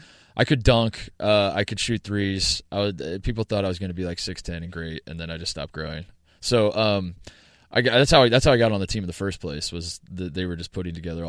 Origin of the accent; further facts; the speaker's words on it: Brownsburg, Indiana, United States; I grew up in Indianapolis, the west side of Indianapolis, Brownsburg, Indiana. It's most famous for being the home of Gordon Hayward now.